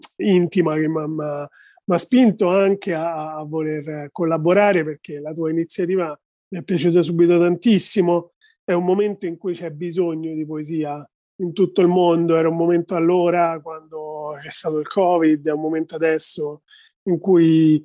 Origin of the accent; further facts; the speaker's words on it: Rome, Lazio, Italy; siccome io sono di Roma